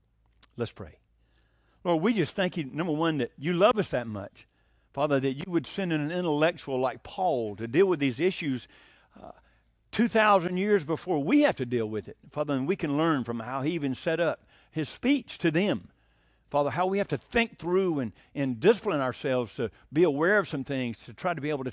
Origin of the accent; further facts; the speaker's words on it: Bible Belt, United States; You know, I came from the Bible Belt. Everybody knew who Jesus was.